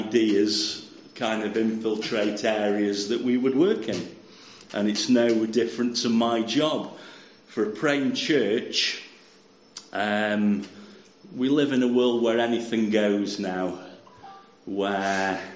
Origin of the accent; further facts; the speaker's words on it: Stoke-on-Trent, West Midlands, United Kingdom; So I'm from Stoke-on-Trent.